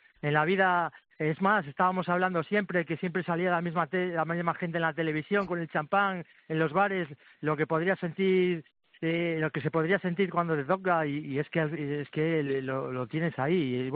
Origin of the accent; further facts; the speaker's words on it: Audanzas del Valle, Castile and León, Spain; soy de Audanzas del Valle, un pueblo que está entre la frontera de León y Zamora.